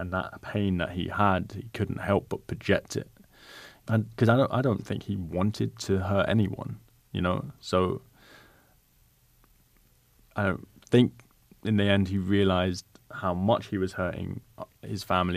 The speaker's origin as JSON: {"language": "English", "region": "London", "country": "United Kingdom", "tie": "born or raised there", "said": "So I'm from London. I'm born in London"}